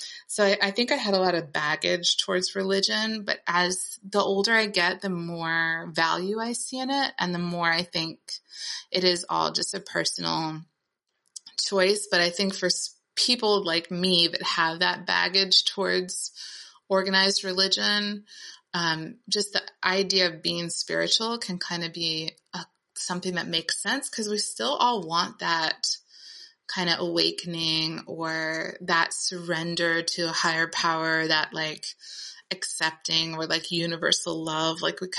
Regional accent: Appalachia, United States; but I grew up in the Bible Belt. So I was completely surrounded by it, by this very conservative, very dogmatic, Protestant and different strands of Christianity, but all like rural Bible Belt Appalachia Christianity.

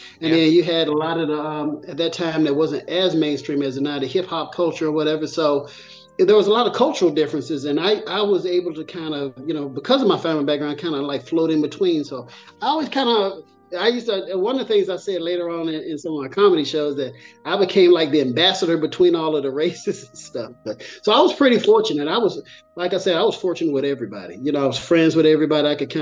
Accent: Pleasant Grove, Alabama, United States; also born or lived in Hueytown; actually went to Pleasant Grove. And I remember we used to go places and I would tell everybody I was from Hueytown because back then, Hueytown, at least in that little area of town, was the cool school, and Pleasant Grove was kind of like the little nerdy school.

